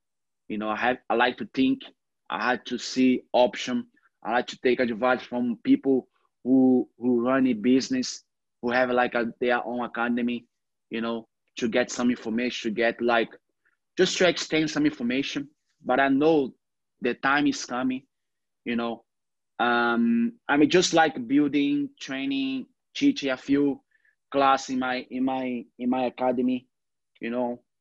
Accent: Rio de Janeiro, Brazil; English is a second language; Because in Brazil, where I grew up in Copacabana, you don't see that.

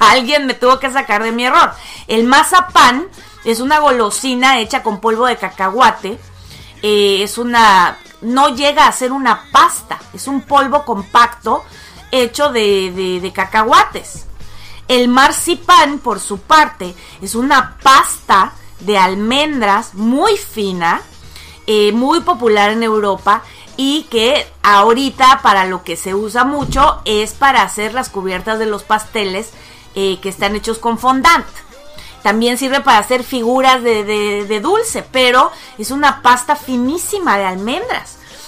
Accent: Mexico City, Mexico; vienes de un estado de la República como el mío, el Distrito Federal, bueno, la Ciudad de México.

